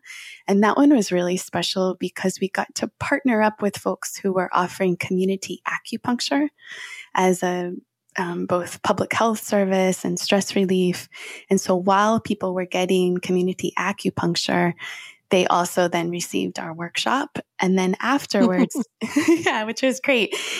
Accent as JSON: {"language": "English", "country": "Puerto Rico", "tie": "born or raised there", "said": "I was born in Puerto Rico. I'm of mixed heritage, but I have Puerto Rican ancestry too."}